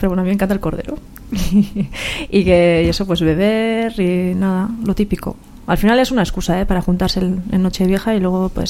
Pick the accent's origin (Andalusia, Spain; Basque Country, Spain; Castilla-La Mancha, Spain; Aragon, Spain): Basque Country, Spain; Oiartzun; Pero yo que soy de Oyarzún, era, pues eso, llegar el día 24 y a la mañana ya vestirte de casera, ir casa por casa cantando.